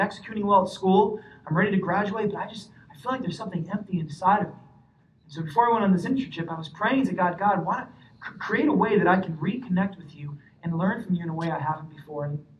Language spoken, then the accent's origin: English; New York City, New York, United States; Growing up in New York City, I learned that there is really no slow-paced lifestyle.